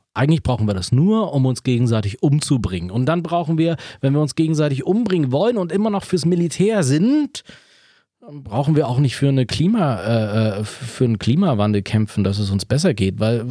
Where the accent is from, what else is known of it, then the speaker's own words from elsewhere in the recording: East Germany, Germany; born there; Ja, ich bin im Osten geboren, in einem Land, was ich mal Deutsche Demokratische Republik nannte.